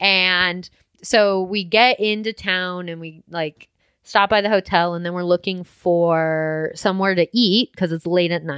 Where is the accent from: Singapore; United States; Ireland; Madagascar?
United States; Midwest; Like I'm from the Midwest. I'm very used to that.